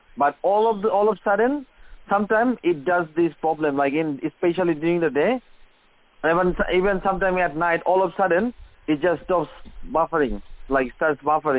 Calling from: Cyprus; I'm calling from Cyprus, Kari Kari

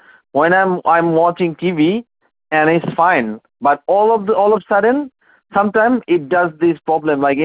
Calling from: Cyprus; I'm calling from Cyprus

